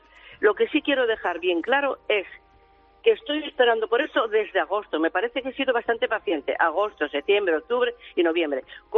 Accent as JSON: {"language": "Spanish", "country": "Spain", "said": "yo pienso que como española me tiene que defender ante un caso de estos el fiscal"}